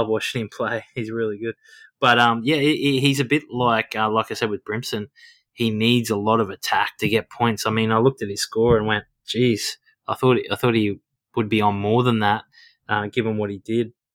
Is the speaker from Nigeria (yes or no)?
no; Queensland, Australia; I'm a Queenslander